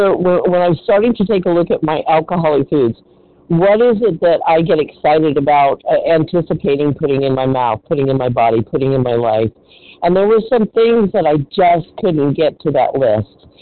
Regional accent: California, United States; I'm from California.

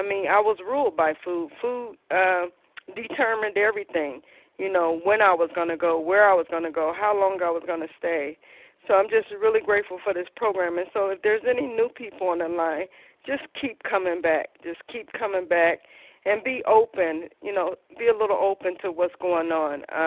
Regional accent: Cleveland, Ohio, United States; I'm from Cleveland, and I'm real grateful to be here.

